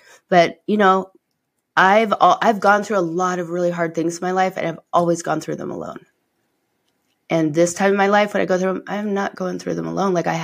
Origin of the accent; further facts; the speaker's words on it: East Coast, United States; we grew up on the East Coast, right? So we're like, where ladies don't even say damn.